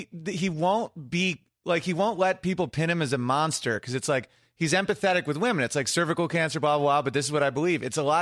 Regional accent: Oswego, New York, United States; Dude, I'm from Oswego, New York, and there's a Fulton, New York.

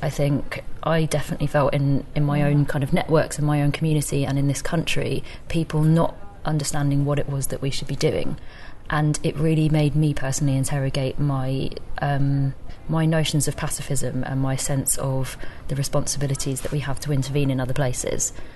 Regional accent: England, United Kingdom; I had this really strange experience of living as a British Chinese person who had grown up in England.

